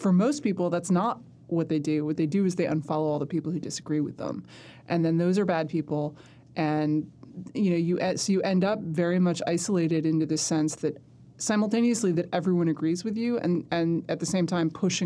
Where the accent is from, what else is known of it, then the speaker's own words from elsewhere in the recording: Manhattan, New York, United States; I would have kind of assumed that most of the people I knew in high school were liberal because I grew up in Manhattan.